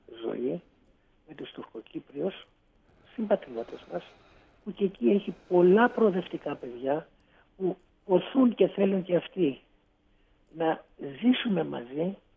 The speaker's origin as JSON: {"language": "Greek", "country": "Cyprus", "said": "σας ανέφερα πώς εξελίχθηκε η πόλη μου, mm-hmm. έτσι εξελίχθηκε όλη η Κύπρος"}